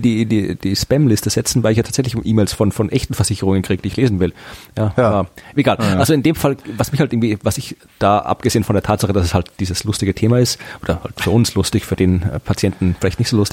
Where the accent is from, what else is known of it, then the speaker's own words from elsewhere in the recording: Austria; Nee, ich bin auch Österreicher.